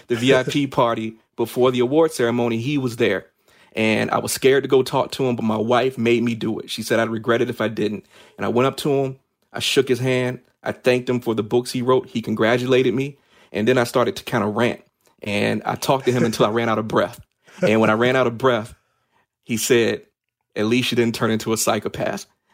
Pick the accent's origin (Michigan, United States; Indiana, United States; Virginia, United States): Virginia, United States; Hopewell; I was born and raised in Hopewell, Virginia, which is a town in central Virginia situated between the James River and Fort Lee Army Base.